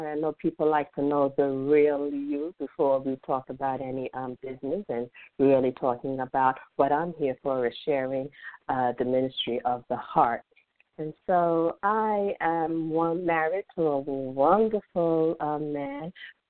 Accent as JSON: {"language": "English", "country": "Jamaica", "also_born_or_lived": "New York", "lives_now": "Atlanta, United States", "said": "I'm Jamaican, and I moved to Atlanta. I've been here about 20 years from New York, so I'm an apple turned a peach. I've been a Georgia peach for about 25 years."}